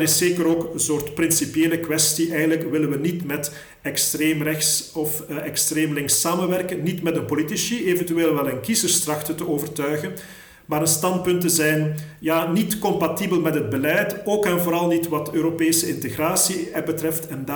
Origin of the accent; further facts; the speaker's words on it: Wallonia, Belgium; Dutch is a second language; Daar is de PvdA bijvoorbeeld al nog zwakker dan de Partij Socialist bijvoorbeeld bij ons in Franstalig België.